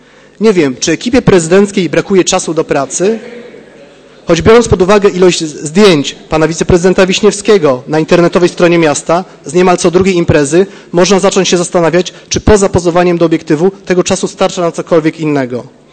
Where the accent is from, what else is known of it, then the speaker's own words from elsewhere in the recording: Poznań, Greater Poland Voivodeship, Poland; Jako poznaniak